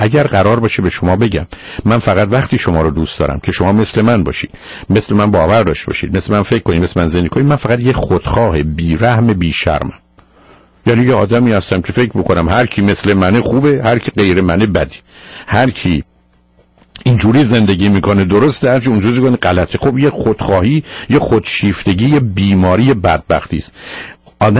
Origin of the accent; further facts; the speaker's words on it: Iran; من ایرانی هستم